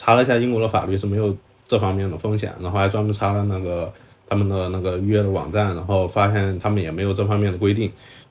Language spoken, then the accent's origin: Chinese; China; 就作为一个中国人感觉很这种被人赶出来就感觉很没尊严